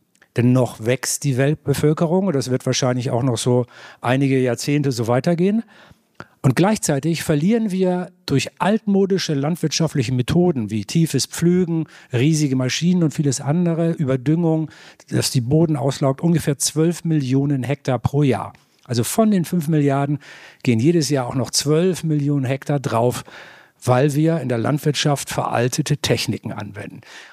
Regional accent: Hamburg, Germany; Und das fuhr nach Hamburg, in meine Heimatstadt.

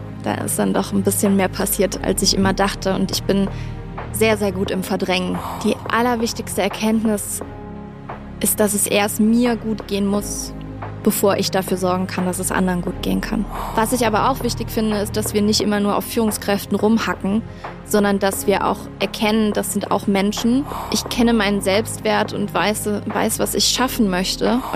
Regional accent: Rhineland, Germany; Ich komme aus dem Rheinland und bin sehr behütet groß geworden und aber auch im Karneval und in den Schützen aktiv gewesen.

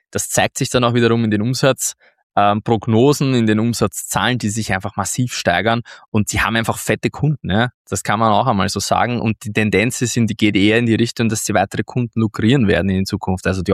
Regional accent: Austria; das gefällt mir natürlich als Österreicher sehr gut

